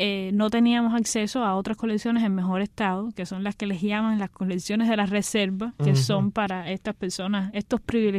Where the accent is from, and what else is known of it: Cuba